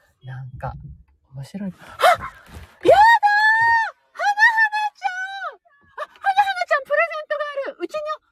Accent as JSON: {"language": "Japanese", "town": "Kitakyushu", "region": "Fukuoka", "country": "Japan", "said": "私が北九州でーすとかって言ったら、"}